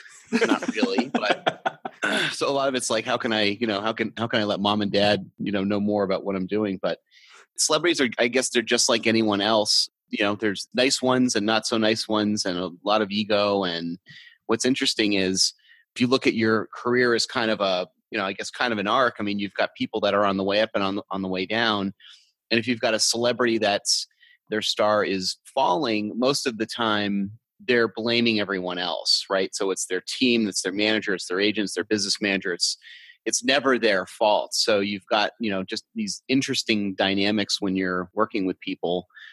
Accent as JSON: {"language": "English", "region": "East Coast", "country": "United States", "tie": "born or raised there", "also_born_or_lived": "Los Angeles", "lives_now": "Phoenix, United States", "said": "So I grew up on the East Coast. I was in Los Angeles for about 20 years. I'm currently in Phoenix, Arizona"}